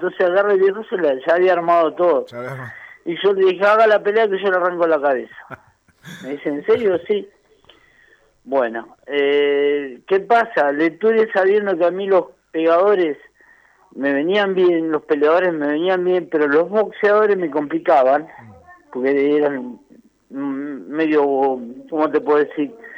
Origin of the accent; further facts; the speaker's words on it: Figuera, Santa Fe, Argentina; also born or lived in Arroyo Seco; toda la gente de Figuera, que es mi pueblo natal. Va, yo nací en Arroyo Seco, pero pasé por el sanatorio, nací y me llevaron de vuelta a Figuera. Soy de Figuera, nacido y criado en Figuera.